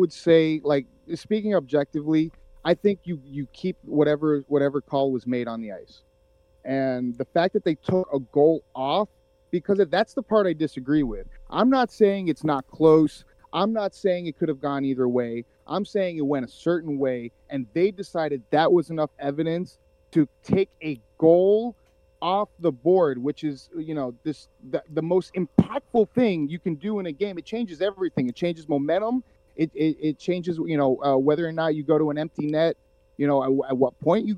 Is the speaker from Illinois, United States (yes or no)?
no; Florida, United States; I grew up in South Florida. There was no frozen pond around for me to skate around.